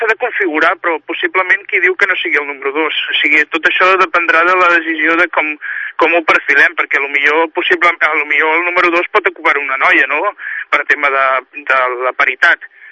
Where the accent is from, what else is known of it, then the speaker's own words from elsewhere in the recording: Catalonia, Spain; som catalans, també som espanyols